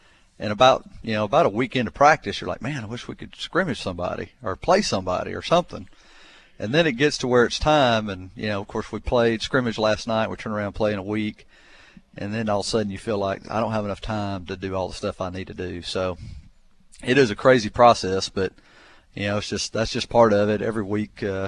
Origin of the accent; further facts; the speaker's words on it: Alabama, United States; I've been to a lot of different places growing up in Alabama.